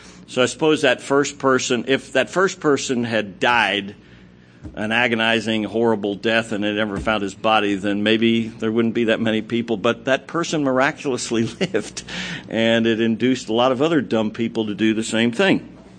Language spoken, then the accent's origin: English; Maryland, United States; born there; I was born in Maryland